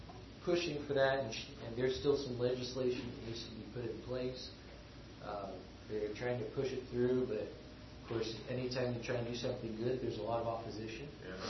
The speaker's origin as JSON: {"language": "English", "country": "United States", "lives_now": "Brazil", "said": "We were able to do it because we're American citizens, and so they honored our native country's education laws"}